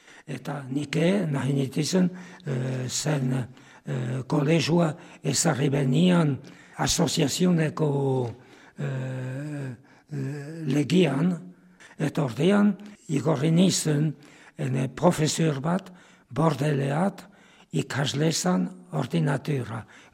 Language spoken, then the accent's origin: Basque; Sainte-Engrâce, Nouvelle-Aquitaine, France; Bai, Santa Rasi lehena. Bai, ene herria.